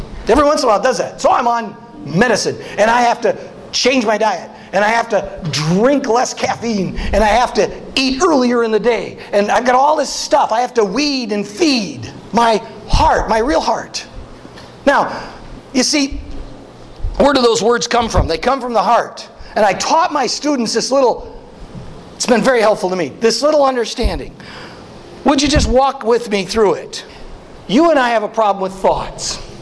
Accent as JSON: {"language": "English", "region": "Wisconsin", "country": "United States", "said": "My dad taught me how to eat meat. I'm from Wisconsin."}